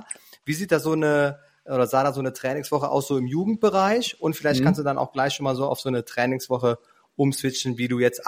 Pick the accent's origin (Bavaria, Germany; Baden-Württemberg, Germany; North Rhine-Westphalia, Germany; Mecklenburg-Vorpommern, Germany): North Rhine-Westphalia, Germany; Er kommt tatsächlich aus meiner Heimat in der Nähe von Aachen.